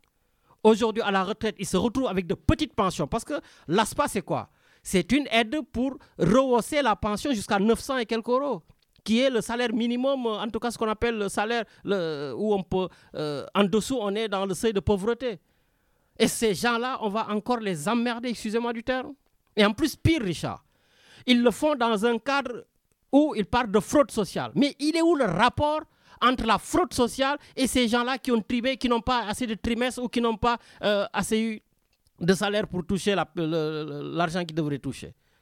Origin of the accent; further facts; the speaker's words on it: Senegal; je suis Sénégalais